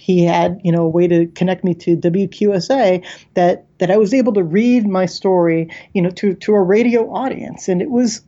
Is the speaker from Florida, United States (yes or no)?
yes; Sarasota, Florida, United States; I guess like middle Florida. So okay. I grew up in Sarasota, Florida.